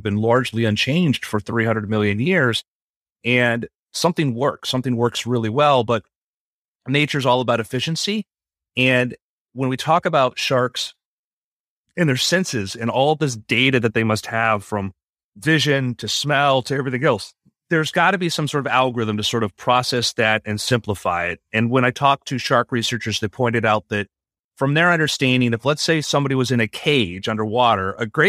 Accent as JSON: {"language": "English", "region": "Florida", "country": "United States", "tie": "born or raised there", "said": "And I grew up in South Florida."}